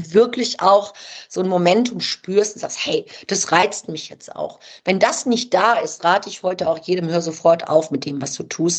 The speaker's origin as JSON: {"language": "German", "town": "Düsseldorf", "region": "North Rhine-Westphalia", "country": "Germany", "tie": "born or raised there", "said": "Und das Witzige war dann, ich bin nach Düsseldorf zurück, in meine Heimatstadt."}